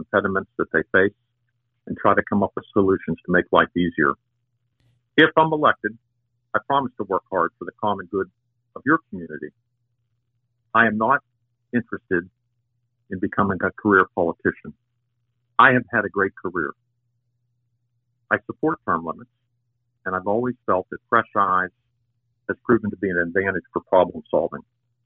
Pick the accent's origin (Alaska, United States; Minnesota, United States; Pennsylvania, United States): Pennsylvania, United States; Jackson Township; I grew up in Jackson Township. I was born and raised there.